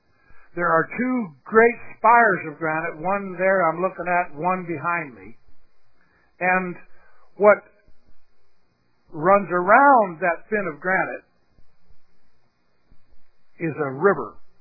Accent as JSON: {"language": "English", "country": "Thailand", "tie": "born or raised there", "said": "When I grew up in Thailand"}